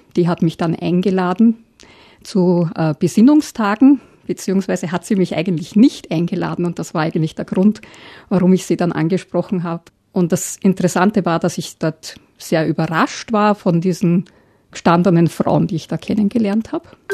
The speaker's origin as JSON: {"language": "German", "region": "Vienna", "country": "Austria", "tie": "born or raised there", "said": "Ich bin aufgewachsen in Wien, in Floridsdorf, in einer Familie, die nicht sehr religiös war."}